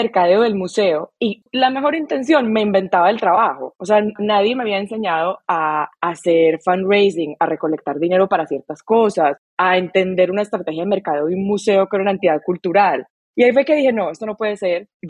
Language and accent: Spanish; Medellín, Antioquia, Colombia; para una persona como yo que crecí en Medellín, es un tema complejo